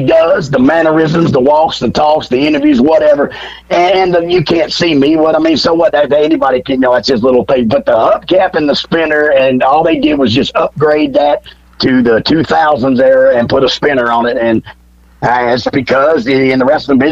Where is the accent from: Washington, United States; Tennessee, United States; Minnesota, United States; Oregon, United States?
Tennessee, United States; Hendersonville; We grew up in Hendersonville, and he actually went through my dad's wrestling school also.